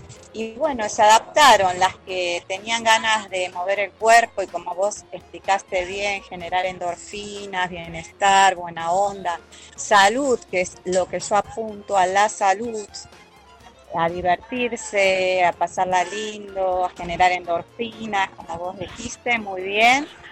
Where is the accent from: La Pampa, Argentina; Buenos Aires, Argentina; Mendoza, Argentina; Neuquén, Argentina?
Buenos Aires, Argentina; Tengo un grupo enorme en el barrio, yo soy de Villa Santa Rita